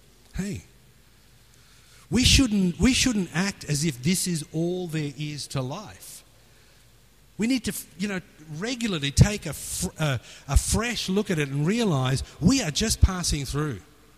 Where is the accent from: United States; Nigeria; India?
India; born there; Do you know where you come from? I was born in India.